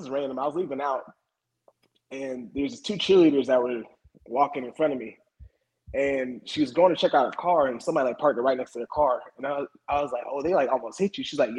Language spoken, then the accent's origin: English; Georgia, United States; Hey, listen, I get heckled all the time being from Georgia, and I'm a Florida fan, so that doesn't really bother me no more.